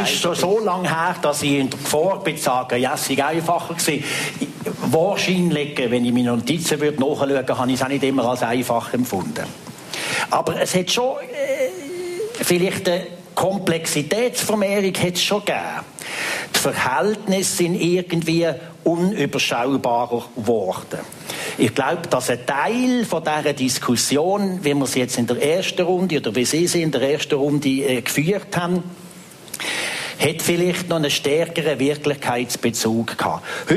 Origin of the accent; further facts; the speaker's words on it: Binningen, Basel-Landschaft, Switzerland; Ich bin in Binnigen aufgewachsen. Und warum bin ich in Baselbiet aufgewachsen? Weil 1947 haben meine Eltern geheiratet und zufälligerweise ist die Wohnung, die sie gefunden haben, auf der Baselbieter Seite vom Dorenbächle gelegen.